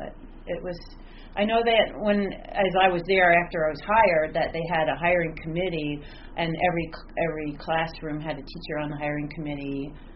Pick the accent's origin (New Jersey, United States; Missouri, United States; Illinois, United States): New Jersey, United States; Pikestown; Pikestown